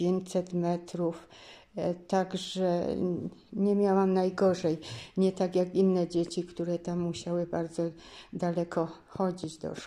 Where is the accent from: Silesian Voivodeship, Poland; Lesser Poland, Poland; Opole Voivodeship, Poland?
Lesser Poland, Poland; Grajów; Żyliśmy na wsi. Ja urodziłam się w Grajowie. Nie było jeszcze wtedy prądu, nie było telewizji, nie było komputerów